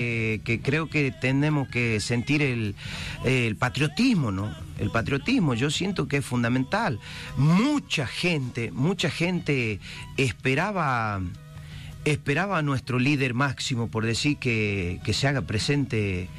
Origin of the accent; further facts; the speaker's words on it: Argentina; Porque somos argentinos